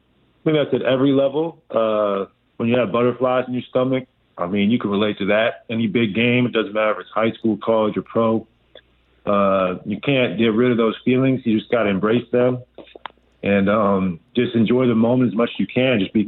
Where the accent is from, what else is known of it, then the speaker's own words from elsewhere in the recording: West Coast, United States; I couldn't pass that up because I grew up on the West Coast watching the Pac.